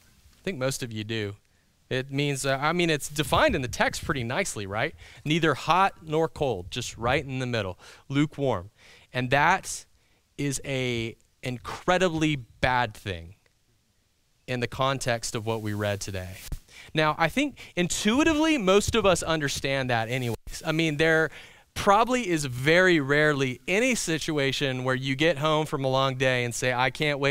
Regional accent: East Coast, United States; like I grew up on the East Coast

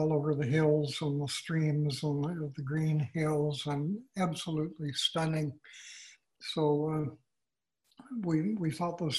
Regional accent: Canada; as Canadian citizens we were not EU citizens

